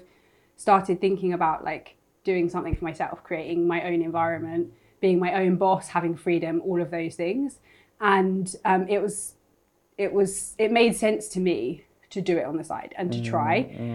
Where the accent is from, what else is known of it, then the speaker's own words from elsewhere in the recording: London, United Kingdom; Yeah, so my dad's from Jamaica, first generation immigrant, and my mum is Irish. And I grew up in South London